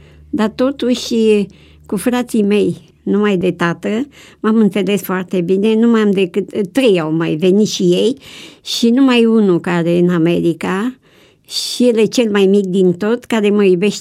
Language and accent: Romanian; Bucharest, Romania; born there; moved away; M-am născut în București. Părinții mei au fost adventiști, dar eu am plecat afară.